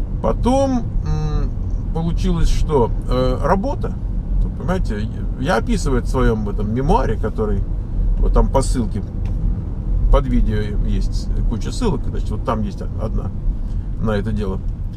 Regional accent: Moscow, Russia; Мы приехали из Москвы. Мы всю жизнь жили в многоквартирных домах. То есть у нас никогда не было дома своего.

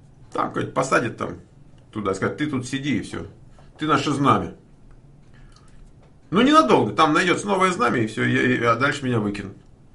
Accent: Moscow, Russia; Я не одессит, ну какой я одессит, я москвич.

